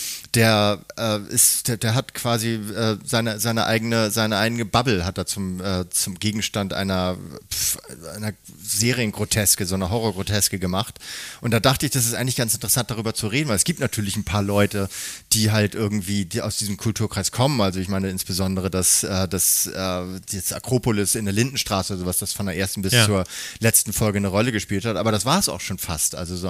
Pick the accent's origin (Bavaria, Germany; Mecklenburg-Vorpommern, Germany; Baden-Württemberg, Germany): Bavaria, Germany; Munich; Ja, aber selbst als Münchner